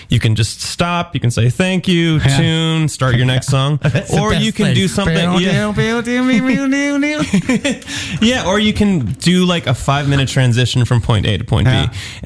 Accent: New York, United States; now in London, United Kingdom; And for me, I was born in New York City, grew up in the suburbs, went to school.

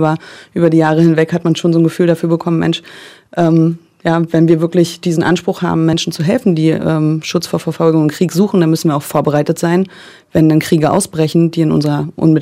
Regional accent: Berlin, Germany; Ich bin auch aufgewachsen in Ost-Berlin

